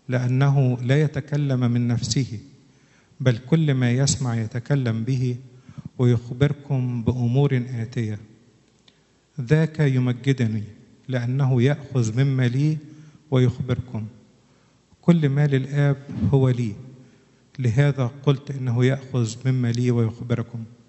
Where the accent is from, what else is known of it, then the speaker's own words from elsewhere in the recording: Egypt; عندنا في مصر مشهور جدا أما واحد يقول للتاني أنت ابن مين